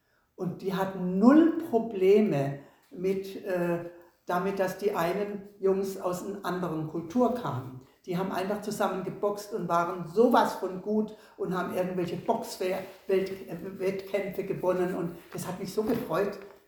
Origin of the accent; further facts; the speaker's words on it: Southern Germany, Germany; Also ich komme ja aus Süddeutschland und kriege das jetzt wieder mehr mit.